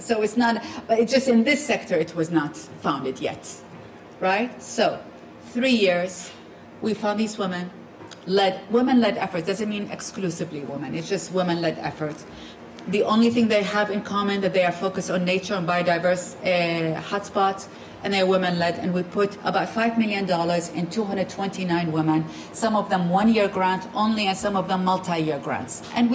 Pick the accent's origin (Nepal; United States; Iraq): Iraq; I come from Iraq, huh? A country that really has been, it's on their knees. I just came back from the country.